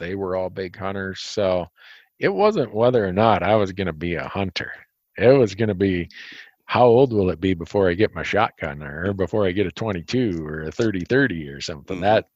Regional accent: Minnesota, United States; I thought growing up in Minnesota, where I got most of my hunting media consumption that allowed me to learn about the bigger world beyond my little town

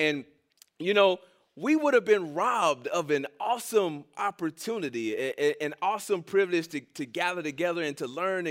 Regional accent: Miami, Florida, United States; a church that was about a few miles south of where I grew up in Miami

